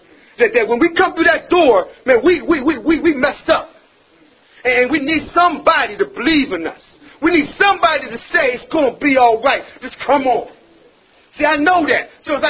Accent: Pittsburgh, Pennsylvania, United States; I'm from Pittsburgh. Only path I know is Centenary Avenue, Fifth Avenue, Robinson Court, Francis Street.

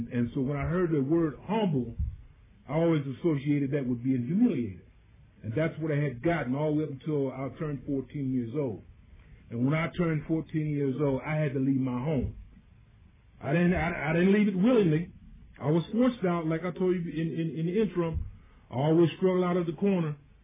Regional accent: Philadelphia, Pennsylvania, United States; now in Pittsburgh, United States; I'm a transplant from Philadelphia, so I had not been long in Pittsburgh.

